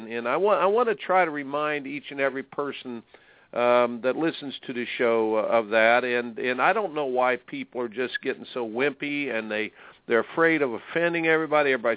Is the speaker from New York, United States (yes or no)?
no; Indianapolis, Indiana, United States; Growing up in Indianapolis myself, Dwayne Clee, he was one of those guys in tennis.